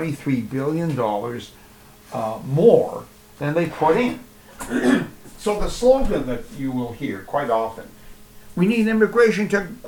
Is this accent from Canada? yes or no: yes; Canada; As a Canadian citizen who pays taxes that support the CBC